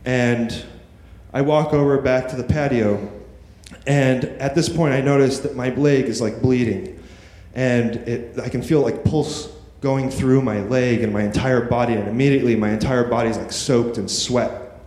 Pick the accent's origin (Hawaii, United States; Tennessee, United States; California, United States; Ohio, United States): California, United States; Apple Valley; I mentioned I was from California, and he comes up to me and he says, he's from Riverside, California. And I'm like, oh, I'm from Apple Valley, California. In the Mojave Desert, it's like, you know, 30 minutes away from there.